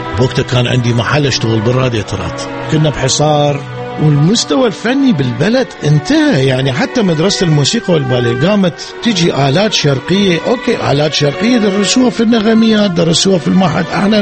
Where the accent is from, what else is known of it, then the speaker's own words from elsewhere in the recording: Iraq; moved away; كل الأحلام اللي كان عندنا بالعراق انعدمت، يعني انحطت على حائط وعدموها، إعدام بالرصاص، لبيان بالرصاص. فلازم تتواصل الحياة، غير تعيش أحلام جديدة بسيطة بالمهجر